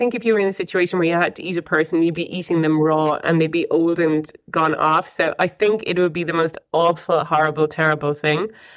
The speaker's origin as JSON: {"language": "English", "country": "Ireland", "said": "something potato-y, possibly because I'm Irish."}